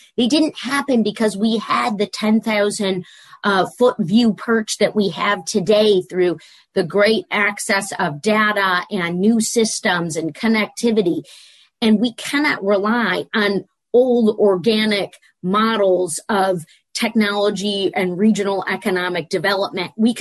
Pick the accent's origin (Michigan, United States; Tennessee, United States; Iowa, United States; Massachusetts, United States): Michigan, United States; this is what we have shown time and time again in my home state of Michigan